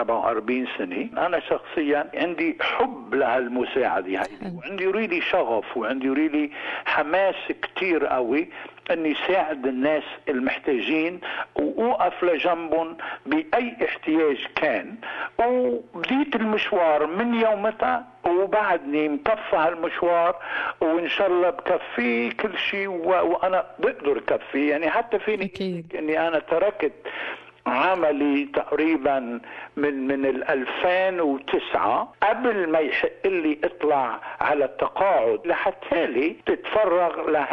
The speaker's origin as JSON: {"language": "Arabic", "country": "Lebanon", "moved": "yes", "lives_now": "Australia", "said": "أنا جيت من لبنان بأوائل السبعينات وكان تقريبا بداية الحرب اللبنانية، قررنا أن نترك ونجي على أستراليا."}